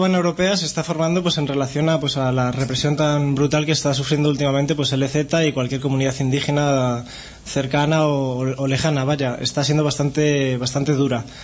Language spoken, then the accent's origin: Spanish; Madrid, Community of Madrid, Spain; Pues yo vengo de Madrid